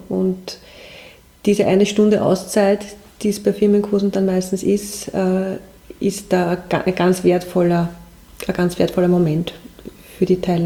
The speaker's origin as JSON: {"language": "German", "region": "Lower Austria", "country": "Austria", "tie": "born or raised there", "said": "ich bin so nach meiner Kindheit im Waldviertel dann in der Werbung gelandet"}